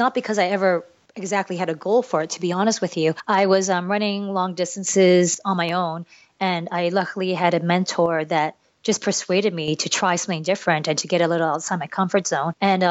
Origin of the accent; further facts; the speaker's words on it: Canada; I am a Canadian Chinese girl.